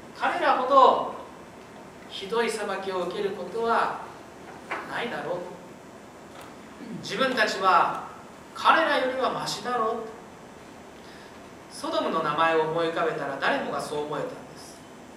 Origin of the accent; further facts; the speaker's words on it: Hayama, Kanagawa, Japan; now in Kanazawa, Japan; 実家があるのは葉山の中でも、まあ普通車がやっと通れるような不便な山の中なんですけれども、しかし私の実家が葉山にあると言いますと、